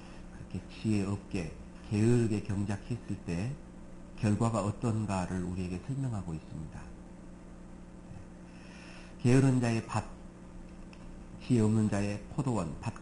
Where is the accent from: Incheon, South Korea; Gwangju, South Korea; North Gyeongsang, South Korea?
Gwangju, South Korea; also born or lived in Seoul; now in Jeonju, South Korea; 저는 전주교회에 있습니다. 태어나기는 서울에서 태어나서 자라기는 광주에서 많이 자랐고 광주에서 구원받고 광주에 있다가 전주로 가게 됐습니다.